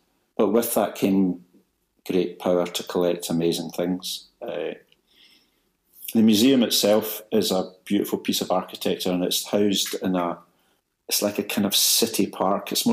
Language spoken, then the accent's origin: English; Glasgow, Scotland, United Kingdom